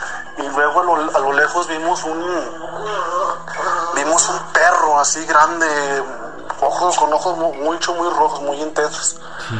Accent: Zacatecas, Mexico; yo soy de acá de Zacatecas.

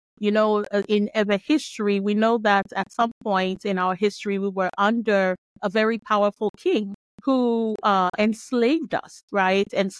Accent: Ghana; moved away as an adult; also born or lived in Mali / Togo; now in United States; I grew up in Ghana and in Mali and in Togo. I also came to the United States for my university

